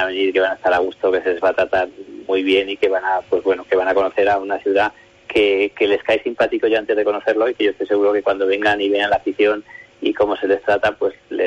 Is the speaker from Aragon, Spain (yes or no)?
yes; Huesca, Aragon, Spain; ahí es bastante sabido que soy de Huesca y todo el mundo me ubica perfectamente como el de Huesca.